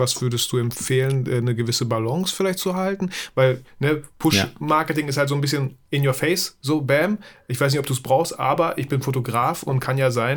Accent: Bielefeld, North Rhine-Westphalia, Germany; ich komme aus Bielefeld

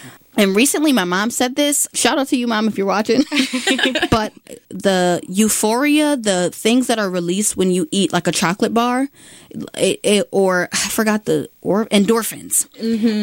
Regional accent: West Haven, Connecticut, United States; I'm from West Haven, but close to New Haven.

